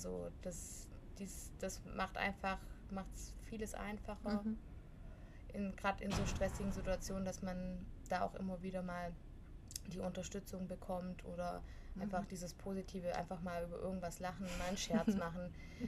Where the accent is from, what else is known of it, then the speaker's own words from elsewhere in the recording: Markdorf, Baden-Württemberg, Germany; Ja, also zum einen, ich komme aus Markdorf, das heißt, es ist auch so ein Stück Heimat.